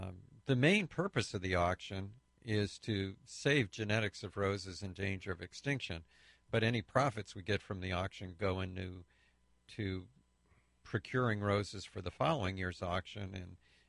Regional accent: California, United States; And I said, oh, we're from California.

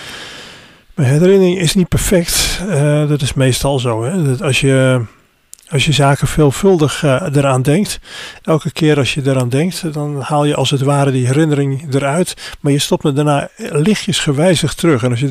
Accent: Assen, Drenthe, Netherlands; born there; de plaats waar ik geboren ben, Assen

